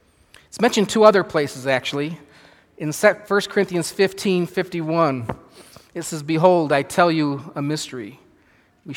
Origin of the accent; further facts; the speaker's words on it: Michigan, United States; now in California, United States; Now, we don't get many thunderstorms here in California. I grew up in Michigan.